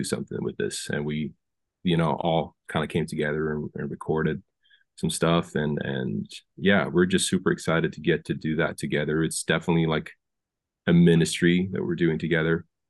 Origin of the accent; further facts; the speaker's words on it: Sweden; moved away; I played hockey growing up in Sweden, and then I heard there were like a bunch of leagues here in town, so I had to bring my skates from Sweden